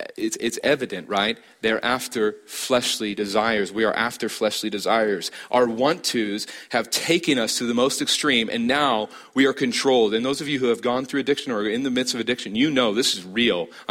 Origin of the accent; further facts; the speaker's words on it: Harrison, Nebraska, United States; I grew up in Harrison, Nebraska.